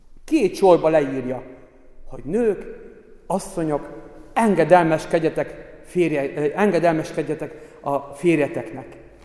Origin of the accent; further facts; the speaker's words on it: Slovakia; now in Hungary; Itt Magyarországon nem szokás, de én felvidéki vagyok